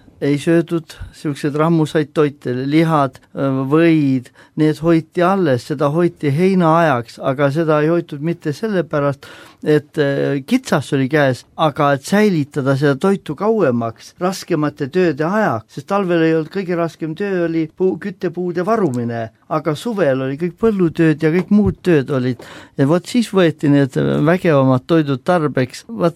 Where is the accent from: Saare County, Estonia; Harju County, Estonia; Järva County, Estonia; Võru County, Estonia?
Võru County, Estonia; kui üles kasvasin, mina kasvasin Setomaal, seal oli sõga usuline moment, oli ka juures, kus paastuti talvekuudel.